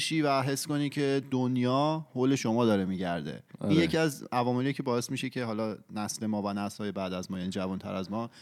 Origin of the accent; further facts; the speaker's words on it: Iran; ماهایی که توی ایران بزرگ شدیم